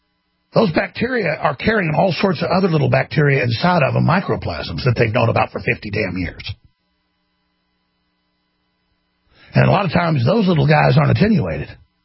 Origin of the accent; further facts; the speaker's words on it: Dallas, Texas, United States; now in Austin, United States; but I grew up in Dallas. I didn't have any allergies